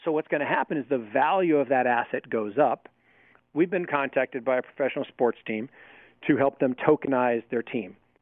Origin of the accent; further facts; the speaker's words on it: Seattle, Washington, United States; Coca-Cola, when I was growing up in Seattle, I could buy a Coke at 7-Eleven for 25 cents.